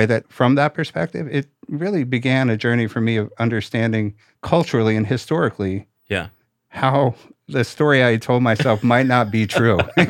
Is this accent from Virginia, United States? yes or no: yes; Virginia, United States; so I grew up in Virginia, very southern place.